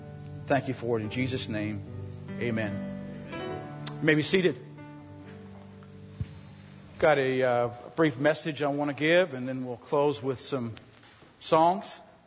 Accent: St. Paul, Minnesota, United States; and I'm from St. Paul, Minnesota.

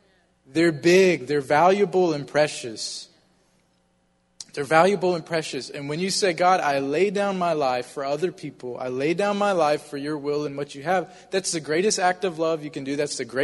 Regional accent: United States; I'm like, I'm from Georgia, South Carolina, you know, these are not my teams.

